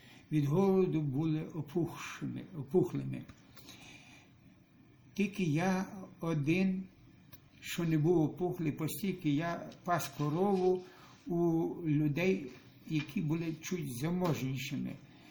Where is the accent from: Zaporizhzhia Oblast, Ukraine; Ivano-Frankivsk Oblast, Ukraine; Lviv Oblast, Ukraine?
Ivano-Frankivsk Oblast, Ukraine; Kopachyntsi; Народився я 17 червня 1937 року в селі Копачинцях Городенківського району, у багатодітній патріотичній селянській родині